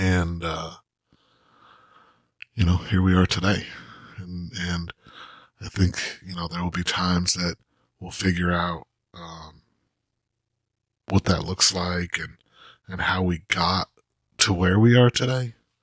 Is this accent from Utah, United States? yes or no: yes; Salt Lake City, Utah, United States; moved away as an adult; now in Nashville, United States; But, growing up in Salt Lake was hard, and so not defending my faith, but fighting against a faith that was not biblical was hard. And so, 16 years ago, I moved to Nashville.